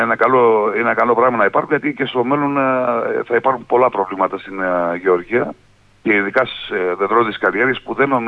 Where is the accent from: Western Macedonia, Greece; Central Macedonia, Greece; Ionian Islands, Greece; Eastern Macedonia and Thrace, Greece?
Western Macedonia, Greece; στο χωριό μου, πάνω από το χωριό μέχρι και το Βίτσι, υπήρχαν δηλωμένες αμυγδαλές